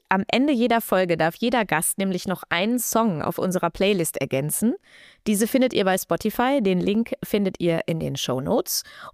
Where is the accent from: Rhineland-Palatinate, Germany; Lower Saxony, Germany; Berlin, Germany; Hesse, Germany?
Lower Saxony, Germany; Hanover; Ich komme aus Hannover, wir feiern hier überhaupt keinen Karneval oder Fasching.